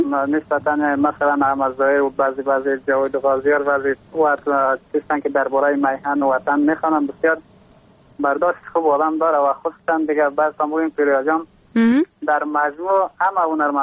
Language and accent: Persian; Afghanistan; از باستان تخار